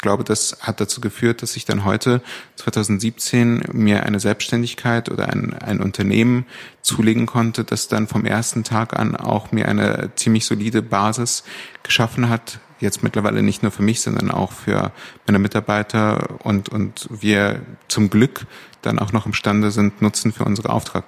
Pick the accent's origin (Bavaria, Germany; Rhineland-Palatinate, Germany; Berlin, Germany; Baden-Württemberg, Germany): Berlin, Germany; ich komme nun mal aus Charlottenburg und bin dann später zum Studieren nach Köln und Hamburg gegangen. Irgendwann zurückgekommen und der klassische Berliner bleibt mehr oder weniger in seinem Kiez. Und jetzt bin ich in Schmargendorf gelandet, was ein Stadtteil von Wilmersdorf ist